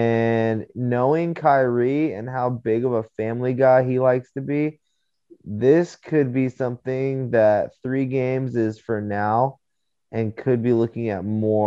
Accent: California, United States; USC is in my home state.

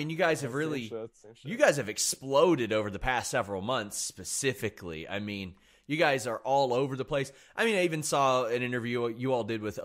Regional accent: Appalachia, United States; I am Appalachian mutt. I am just pure Kentucky, West Virginia, Tennessee, that general region.

